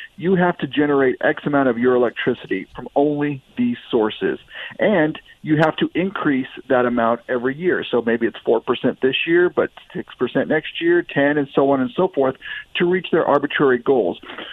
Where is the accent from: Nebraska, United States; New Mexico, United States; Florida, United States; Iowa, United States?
New Mexico, United States; I'm in Missouri, but I grew up in New Mexico, have family in Colorado, and spent more than a few days in Colorado for sure.